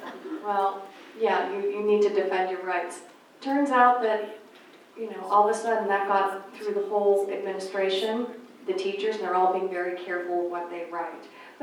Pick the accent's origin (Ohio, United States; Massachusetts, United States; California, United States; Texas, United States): Massachusetts, United States; Boston; I'm of Irish descent from Boston originally.